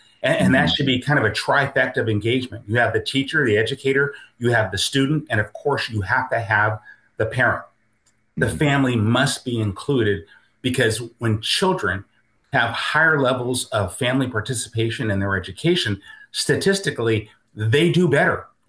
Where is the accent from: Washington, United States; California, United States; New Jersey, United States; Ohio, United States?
Washington, United States; Seattle; And so I was raised essentially in Seattle, Washington. We lived in South Seattle, Ballard, and North Seattle.